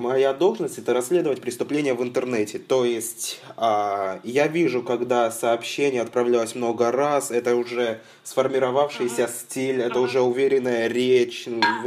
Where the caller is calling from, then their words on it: Saint Petersburg, Russia; Я вам звоню из Санкт-Петербурга.